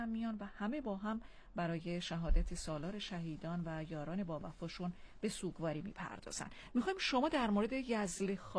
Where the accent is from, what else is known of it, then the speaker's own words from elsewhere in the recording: Khuzestan, Iran; من خوزستانی هستم، خیلی از خوزستانی ها این توفیق رو داریم